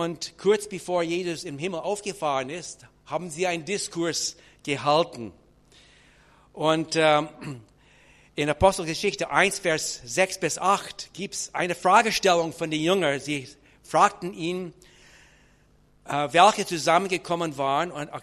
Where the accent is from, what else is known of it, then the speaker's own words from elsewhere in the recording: Canada; moved away as an adult; now in Neustadt an der Aisch, Germany; meine Frau Carol. Wir kommen aus Kanada. Wir sind vor 35 Jahren hier nach Deutschland gekommen